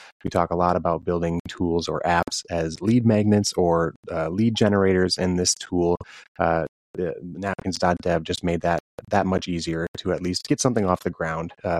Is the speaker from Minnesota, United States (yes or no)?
yes; Minnesota, United States; the fact that I'm originally from Minnesota